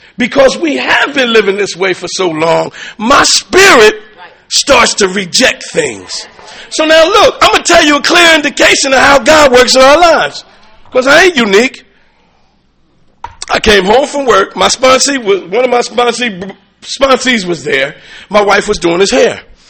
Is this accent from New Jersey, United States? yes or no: yes; Trenton, New Jersey, United States; By the way, I'm from Trenton, New Jersey, capital area, Narcotics Anonymous.